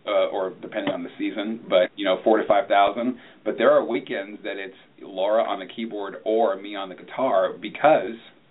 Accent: New York, United States; I grew up in New York. I'm not necessarily a country music fan.

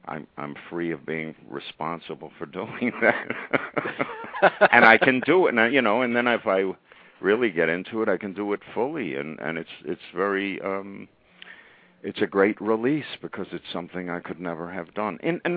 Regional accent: Philadelphia, Pennsylvania, United States; When I was a kid in Philly, I grew up in Philly

